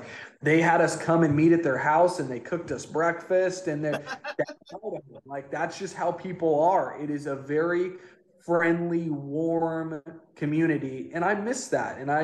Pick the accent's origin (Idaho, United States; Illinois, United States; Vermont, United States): Idaho, United States; Eagle; moved away as an adult; now in San Diego, United States; I grew up outside of Boise, so in a smaller area. It's called Eagle. It's grown a lot now, but when I moved there, there was like no red lights, no grocery store. It was a farm town. And so that's where I grew up.